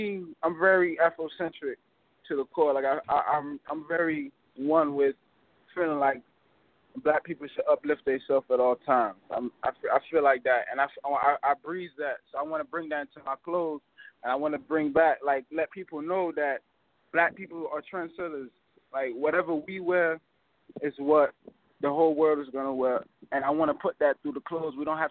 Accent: Miami, Florida, United States; My mother and my father are from St. Croix, but I was born and raised in Miami. And, you know, we got our own swag down here.

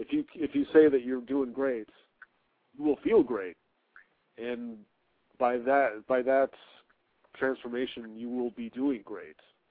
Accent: Madison, Wisconsin, United States; I would love to do it somewhere else that's not my hometown of Madison, Wisconsin.

